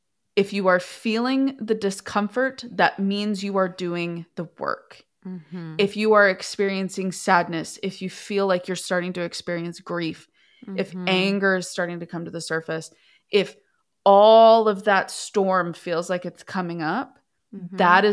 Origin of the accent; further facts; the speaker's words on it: Northeast, United States; Like, I realized, like, I'm from the Northeast. I wanted to get back there